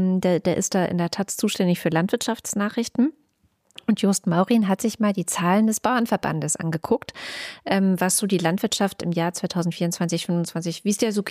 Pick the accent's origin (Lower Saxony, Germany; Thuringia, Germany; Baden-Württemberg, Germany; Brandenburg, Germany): Baden-Württemberg, Germany; ich bin in Baden-Württemberg groß geworden.